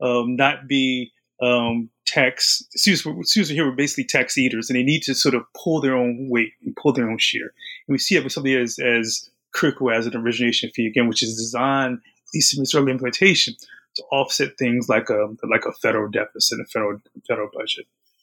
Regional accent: New Jersey, United States; So I'm from New Jersey. My family is from New Jersey.

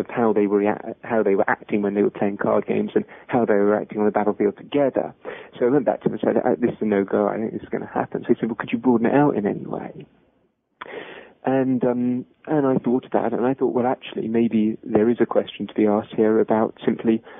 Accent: London, United Kingdom; I lived for a couple of years in Germany, which was a fantastic time. And I come from London.

